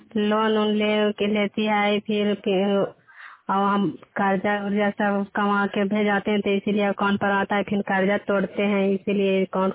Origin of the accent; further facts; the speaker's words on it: Khokhna, Bihar, India; ग्राम खोखना के रहने वाली हूँ, मकरौता पंचायत है, जिला नालंदा है।